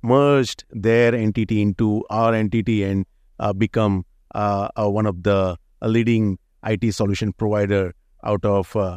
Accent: India; And we are from India.

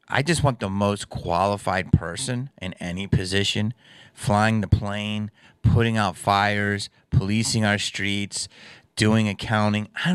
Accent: East Coast, United States; I'm from the East Coast

